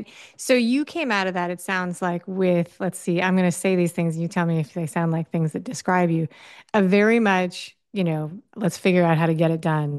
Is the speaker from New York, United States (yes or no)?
yes; New York City, New York, United States; Really hilariously, I grew up in New York City, and when I was in middle school, they gave us a job aptitude test.